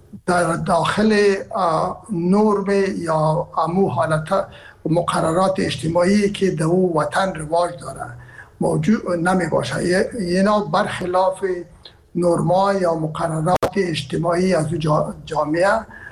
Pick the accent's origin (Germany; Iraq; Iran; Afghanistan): Afghanistan; Herat; من که اصلا از هرات هستم و پدر مادر من هرات هستن